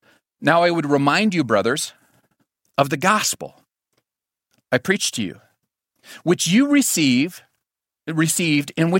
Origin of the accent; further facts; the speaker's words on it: Glendive, Montana, United States; I grew up in Glendive.